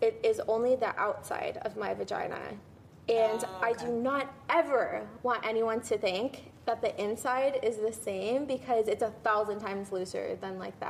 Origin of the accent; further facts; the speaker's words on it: Chicago, Illinois, United States; I'm from Chicago